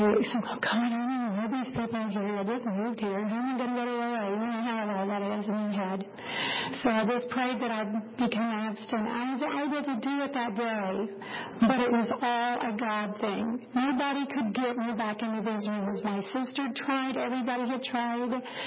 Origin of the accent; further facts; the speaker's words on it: Dallas, Texas, United States; And I'm from Dallas area. I don't live in Dallas. I'm 2 hours away from there, but I'm representing them.